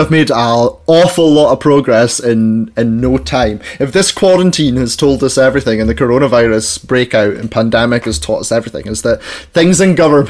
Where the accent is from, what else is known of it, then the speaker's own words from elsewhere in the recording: Scotland, United Kingdom; I don't know if it's because like I'm a Scottish nationalist that the idea of someone else coming in to save us just doesn't really sit very well with me.